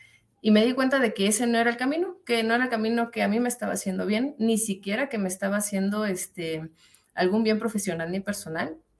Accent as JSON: {"language": "Spanish", "region": "Mexico City", "country": "Mexico", "said": "como mujer mexicana de la Ciudad de México, lesbiana, con una carrera universitaria"}